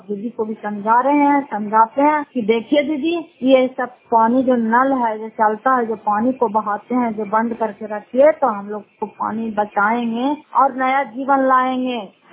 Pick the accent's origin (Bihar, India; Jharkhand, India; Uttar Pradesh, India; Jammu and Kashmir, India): Bihar, India; Fatehpur; घर फतेहपुर, पंचायत मकरौता, जिला नालंदा, कसरा ब्लॉक की निवासी हूँ।